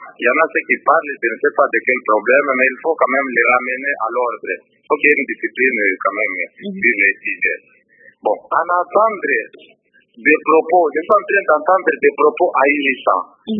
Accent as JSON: {"language": "French", "country": "DR Congo", "said": "je suis un Congolais"}